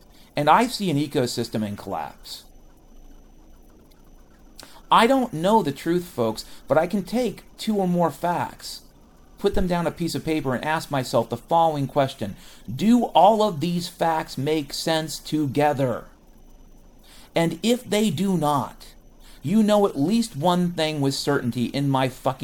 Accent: Pacific Northwest, United States; I grew up in the Pacific Northwest. Even in the wintertime in Western Washington, the forest would be noisy in the middle of the day.

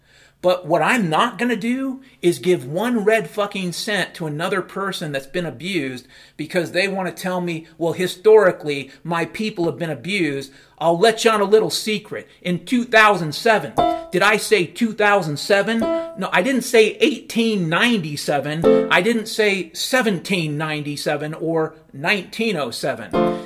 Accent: Ireland; And I said, yeah, I'm Irish.

